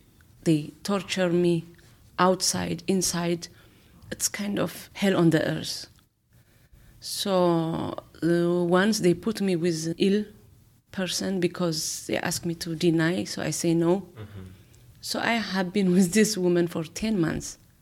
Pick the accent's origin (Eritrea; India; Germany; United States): Eritrea; I came from Eritrea.